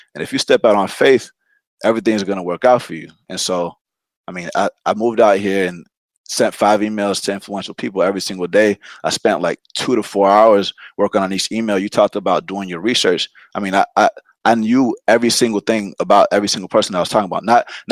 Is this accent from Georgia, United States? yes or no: yes; Atlanta, Georgia, United States; also born or lived in Loma Linda, California, United States; I was born in Loma Linda, California, moved to Atlanta when I was one.